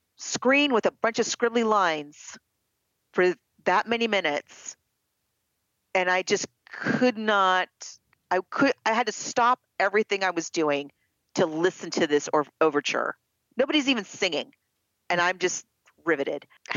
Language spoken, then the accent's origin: English; New York, United States; And a New Yorker, I know.